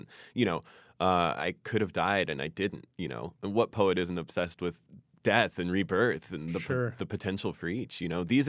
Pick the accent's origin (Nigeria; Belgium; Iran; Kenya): Iran; first language fa; English is a second language; my first language was Farsi, which is a language that I lost, right?